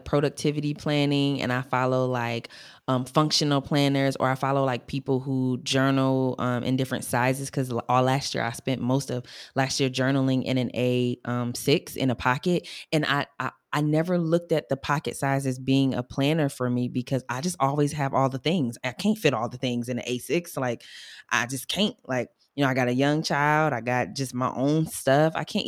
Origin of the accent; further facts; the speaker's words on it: Detroit, Michigan, United States; I'm from Detroit.